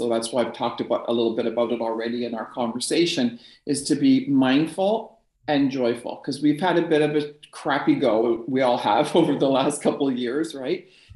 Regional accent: Ontario, Canada; born there; I'm a Canadian, I was born near the Detroit border.

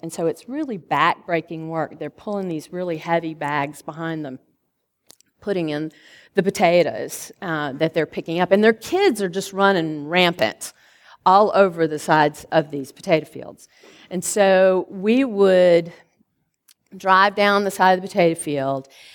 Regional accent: Alabama, United States; actually anywhere except for the state of Alabama, because I grew up in Alabama.

